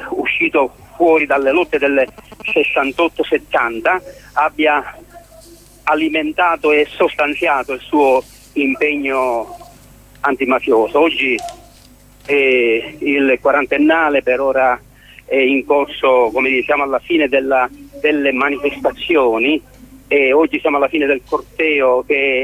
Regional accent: Castellammare del Golfo, Sicily, Italy; sono un compagno di Peppino, non sono di Cini, sì, sono di Castellammare del Golfo

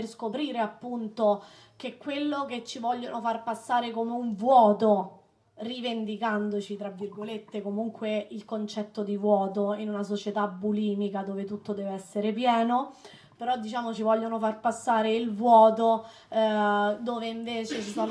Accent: Rome, Lazio, Italy; noi non la conoscevamo, noi siamo di Roma, non ci siamo mai andati là

